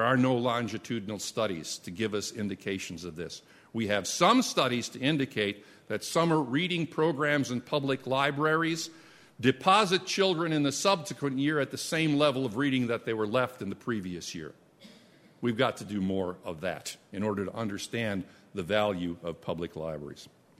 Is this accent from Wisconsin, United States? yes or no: yes; Wisconsin, United States; a small college, Lawrence University in Appleton, Wisconsin, which was near my hometown.